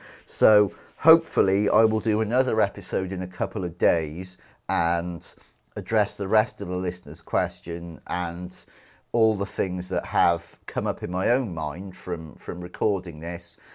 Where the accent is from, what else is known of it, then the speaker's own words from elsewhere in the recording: United Kingdom; even though I am British.